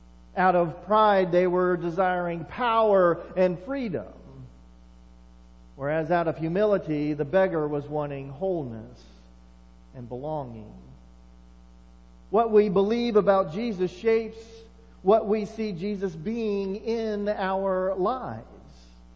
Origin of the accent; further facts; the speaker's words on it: Enon, Ohio, United States; also born or lived in Athens, Ohio / Coralville, Iowa; I went from growing up in Enon to living in Athens, Ohio, to go to college at Ohio University, to my first job at Wright-Patt, which is a protected community in and of itself, and then to a small town in Iowa